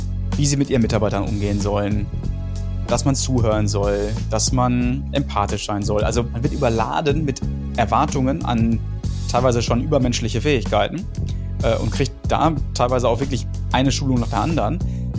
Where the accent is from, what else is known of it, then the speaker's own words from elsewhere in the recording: Gütersloh, North Rhine-Westphalia, Germany; Also, ich bin in Gütersloh geboren worden, 1982, bin also jetzt 42 Jahre alt. Und wer Gütersloh kennt, viele kennen es nicht, das ist eine gutbürgerliche, bodenständige, konservative Gegend